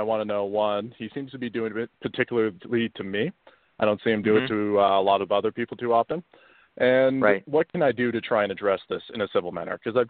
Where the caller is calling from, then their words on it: Edmonton, Alberta, Canada; I'm calling from Edmonton, Alberta.